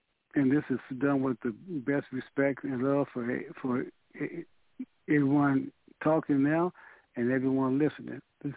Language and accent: English; United States; I can tell you all 12 months in the Gregorian calendar because I was raised in America.